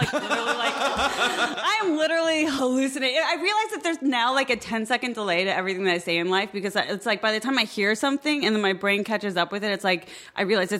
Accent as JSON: {"language": "English", "region": "Midwest", "country": "United States", "lives_now": "Los Angeles, United States", "said": "I didn't grow up in Los Angeles and it's, I come from the Midwest."}